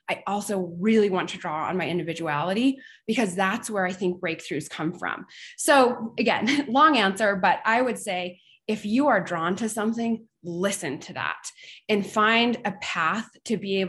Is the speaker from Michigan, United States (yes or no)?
no; Los Alamos, New Mexico, United States; You know, I grew up in Los Alamos, New Mexico, and you know, there was a culture there that's about, you don't pigeonhole, you think beyond